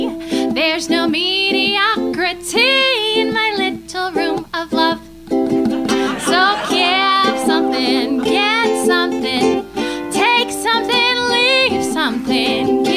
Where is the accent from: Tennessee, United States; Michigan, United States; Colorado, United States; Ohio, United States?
Colorado, United States; Colorado Springs; I'm from Colorado Springs, Colorado, and this is my first time in California.